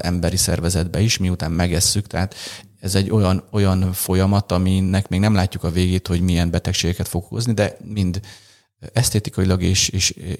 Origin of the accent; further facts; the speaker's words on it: Karcag, Jász-Nagykun-Szolnok, Hungary; also born or lived in Leningrad, Russia; Szovjetunióban születtem, édesanyám magyar, édesapám pedig ukrán, és egy éves koromban Magyarországra költöztünk, több helyen laktunk, és 3 éves, 2,5 éves koromban Karcagra költöztünk